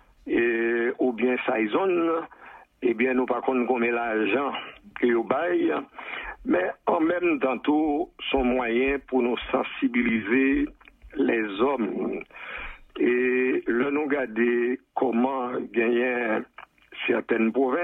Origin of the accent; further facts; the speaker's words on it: Haiti; now in Canada; Mais comme moi toujours dis, Roxane, avant d'être un Québécois canadien, nous sommes des Haïtiens.